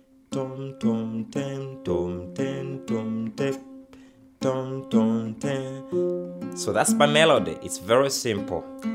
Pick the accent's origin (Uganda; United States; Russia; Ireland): Uganda; I'm from Uganda. That's a small country in East Africa. I am 28 now and I've grown up and lived most of my life in Africa.